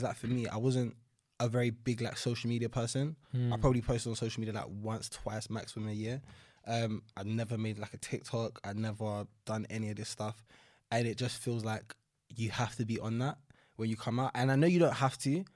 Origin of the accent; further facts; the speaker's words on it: London, United Kingdom; Northeast London, so like the Chingford, Walthamstow area.